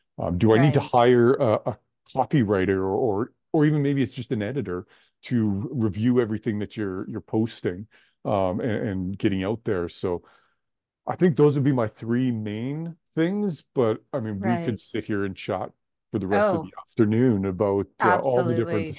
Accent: Canada; I'm going to probably sound really ignorant here being a Canadian and not from Iowa

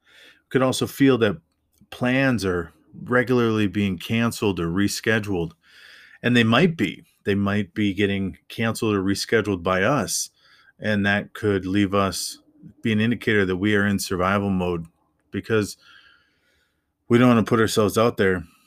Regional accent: Midwest, United States; I grew up in the Midwest, and a lot of that is not very hilly, so you can see for quite a distance.

